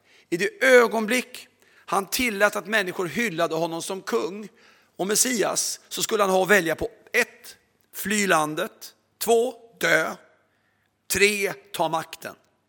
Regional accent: Sweden; Jag älskar Sverige, jag är själv svensk. Jag är som de flesta svenskar, jag är väldigt kontrollerad.

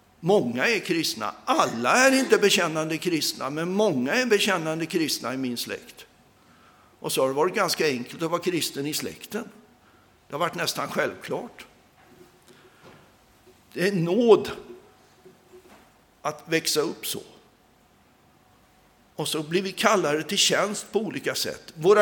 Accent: Sweden; also born or lived in India; Jag föddes på en missionsstation i Indien. Mina föräldrar var missionärer. Jag växte upp som pastorsbarn i Sverige.

